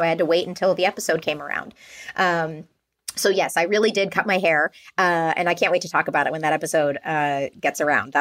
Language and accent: English; Calabasas, California, United States; I'm Southern Californian. Yeah. So I lived with my family. We lived in Calabasas.